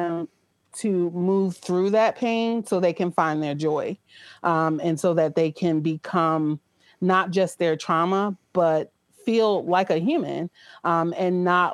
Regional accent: Philadelphia, Pennsylvania, United States; now in Maryland, United States; I'm currently living in Maryland. I grew up in Philadelphia.

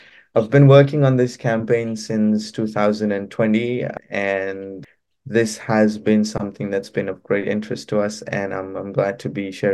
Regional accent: Suva, Fiji; I am from Fiji. I live in Suva, the capital.

